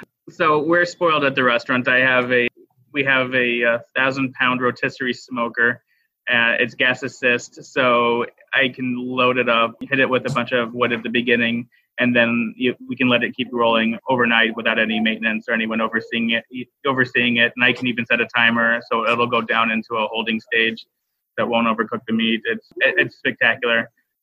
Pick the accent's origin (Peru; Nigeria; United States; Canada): United States; Arkansas; Yeah, I grew up in Arkansas, and we were very much entrenched in the dry rub with like the vinegar dipping sauce type of barbecue.